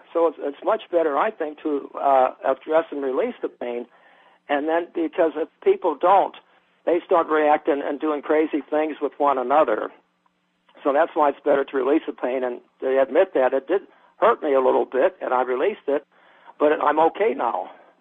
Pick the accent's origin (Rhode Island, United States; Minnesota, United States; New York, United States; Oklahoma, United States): New York, United States; I'm from New York.